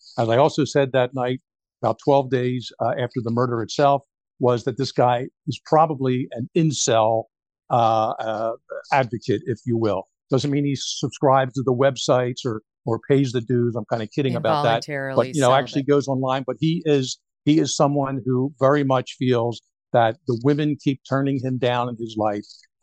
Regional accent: Philadelphia, Pennsylvania, United States; I'm from Philadelphia originally. I know that area.

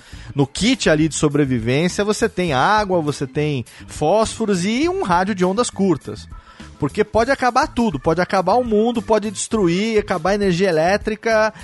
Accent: São Paulo, Brazil; porque eu sou do interior de São Paulo

